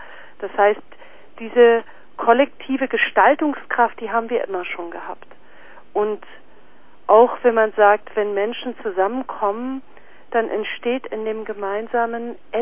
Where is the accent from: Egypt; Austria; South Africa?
South Africa; moved away; Also, ich komme ja ursprünglich aus Südafrika